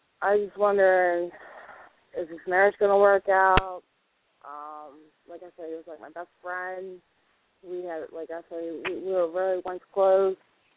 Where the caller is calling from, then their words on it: Lake Milton, Ohio, United States; I live in Lake Milton, Ohio.